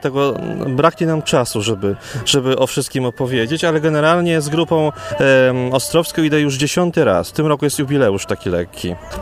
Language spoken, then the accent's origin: Polish; Podlaskie Voivodeship, Poland; ja pochodzę z Podlasia.